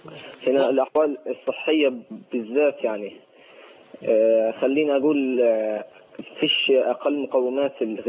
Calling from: Gaza, Gaza Strip, Palestine; الطيران الاسرائيلي ما بيسكتش عن الهواء عندنا في غزه

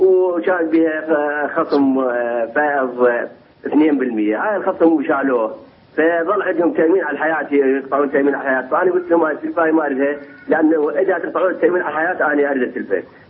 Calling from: Saladin Governorate, Iraq; أنا من العراق من محافظة صلاح الدين.

